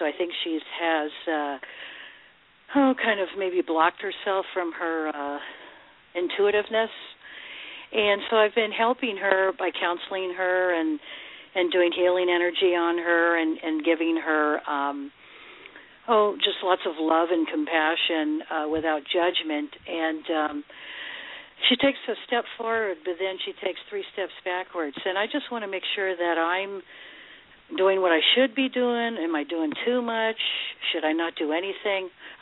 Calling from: Goleta, California, United States; from Goleta, California.

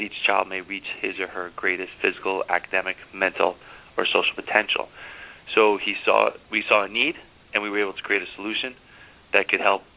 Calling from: Pennsylvania, United States; Okay. Yeah, I'm actually calling from Pennsylvania. I'm out here at one of my franchise locations working with the staff out here.

